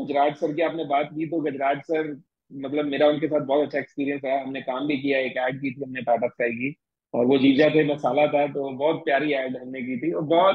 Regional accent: Abohar, Punjab, India; मैं सर आता हूँ पंजाब में, एक शहर है अबोहर, और मैं वहीं पैदा हुआ, वहीं बड़ा हुआ सर। तो वो एक बहुत प्यारा सा शहर है अबोहर में, मैं शहरी बैकग्राउंड से आता हूँ, लेकिन कहीं ना कहीं मेरे गाँव से भी मेरे रूट्स हैं। जैसे मेरा साथ में खुईया मेरा गाँव है

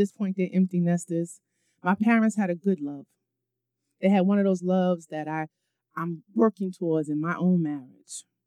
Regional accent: New York, United States; But I'm a New Yorker, so I got to stay fly.

